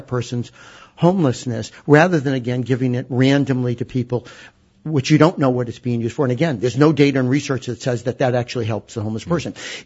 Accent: Boston, Massachusetts, United States; I'm a Bostonian, so I have a certain prejudice against New York anyway

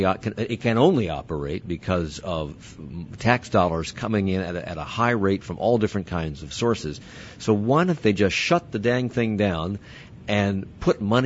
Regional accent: Alexandria, Virginia, United States; When I was a kid, I grew up in Alexandria, Virginia.

